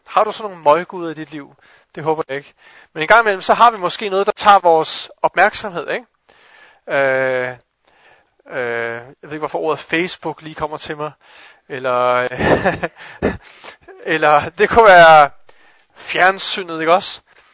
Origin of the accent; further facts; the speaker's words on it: Kolding, Region of Southern Denmark, Denmark; Men nede for, hvor jeg kommer fra i Kolding, der er der nogle af os, vi nogle gange kommer til at begå en synd.